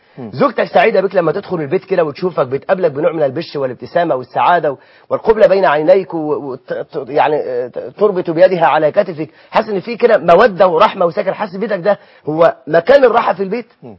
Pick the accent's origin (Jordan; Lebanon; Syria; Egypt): Egypt; فبدأت ان انا التقي بكثير جدا من مشايخنا عندنا في مصر